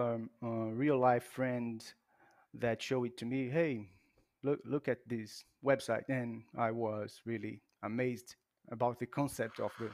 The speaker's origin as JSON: {"language": "English", "country": "Brazil", "first_language": "Portuguese", "second_language": "English", "said": "And well, I'm from Brazil and it's Portuguese, and we say Melio here."}